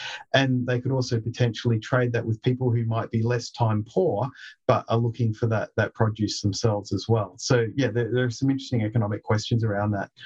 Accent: Adelaide, South Australia, Australia; growing up in Adelaide in the 1980s

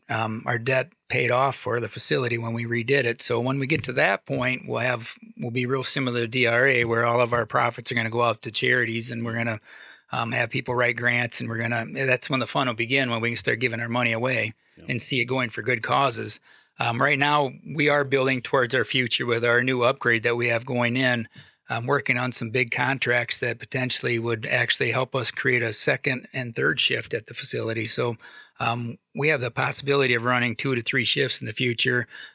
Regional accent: Potosi, Wisconsin, United States; I was born and raised in Potosi, lived out of the area for about 10 years, and in 1999 moved back. And so It's a small community

